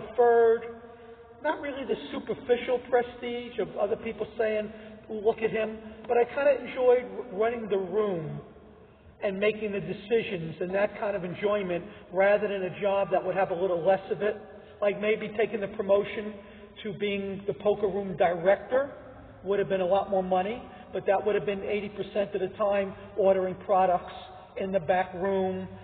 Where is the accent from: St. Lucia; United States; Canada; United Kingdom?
United States; New York City, New York; Maybe because I grew up in New York City and the tennis